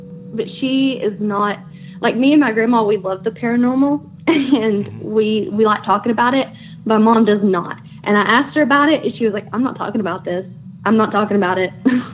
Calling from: Dalton, Georgia, United States; I'm calling from Dalton, Georgia.

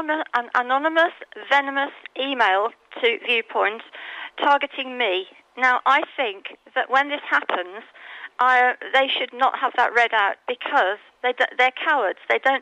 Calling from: Alicante, Valencian Community, Spain; Good morning. … Union Radio from Alicante.

